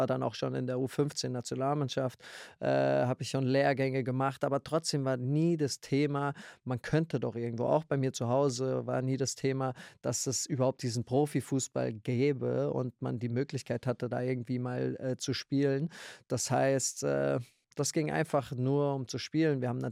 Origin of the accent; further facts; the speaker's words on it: Ludwigshafen, Rhineland-Palatinate, Germany; Also erstmal sehr, sehr behütet aufgewachsen. Family, meine Eltern noch zusammen gewesen und einmal noch heute zusammen verheiratet in Ludwigshafen. Ludwigshafen am Rhein ist eine Industriestadt.